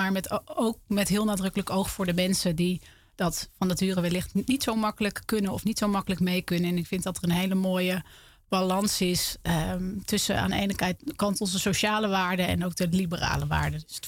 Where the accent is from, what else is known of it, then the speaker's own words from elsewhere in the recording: Eefde, Gelderland, Netherlands; Ik ben opgegroeid in de Achterhoek. Een heel klein dorpje Eefde, vlakbij Zutphen.